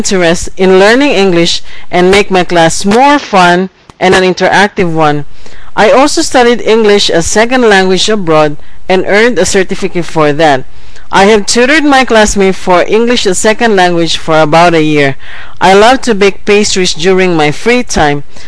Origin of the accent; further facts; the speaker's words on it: New Jersey, United States; now in Lucena City, Philippines; I am originally from New Jersey, USA, but currently I am living here in Lucena City, Quezon.